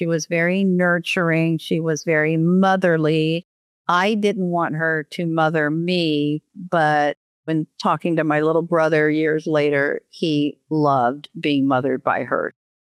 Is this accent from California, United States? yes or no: yes; California, United States; born there; also born or lived in Pasadena; I was born in Southern California, lived in Pasadena for a short time in my life.